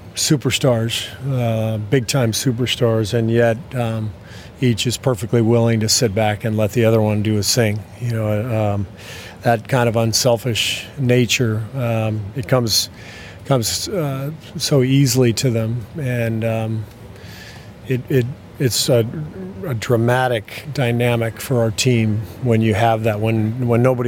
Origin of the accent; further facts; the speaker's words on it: Los Angeles, California, United States; I have no idea. I'm from Los Angeles.